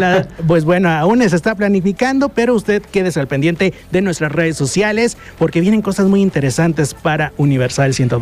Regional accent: Mexico; Entonces ahora nosotros, como mexicanos y mexicanas, nos toca apoyar a nuestro Venezuela.

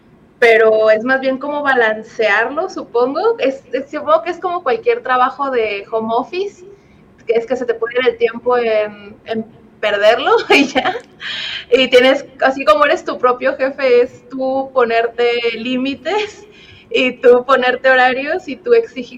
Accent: Tepic, Nayarit, Mexico; el 8 de agosto vamos a tener un listening party aquí en Tepic, Nayarit, que es de donde yo soy, sí

